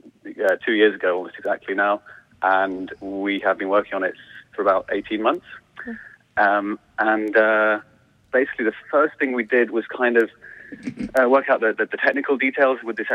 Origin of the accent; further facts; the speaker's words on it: Bristol, South West England, United Kingdom; moved away as an adult; now in Ireland; I'm an immigrant myself. I'm from England, from Bristol, in the southwest of England. I've lived here about 5 years now.